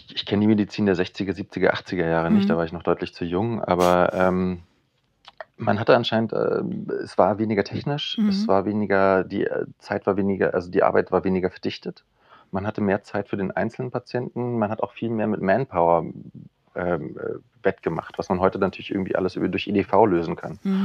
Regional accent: Berlin, Germany; ich bin in Berlin geboren, groß geworden

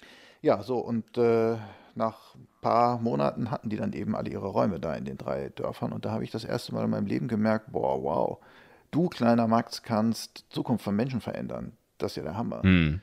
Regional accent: Essen, North Rhine-Westphalia, Germany; ich komme aus dem Ruhrgebiet, da bin ich aufgewachsen in Essen

